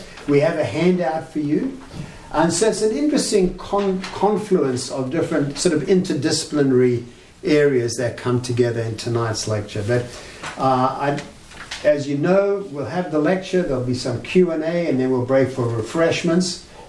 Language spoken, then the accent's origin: English; England, United Kingdom; moved away as an adult; now in Rochester, United States; When we first came, Alice and I came here to Rochester from England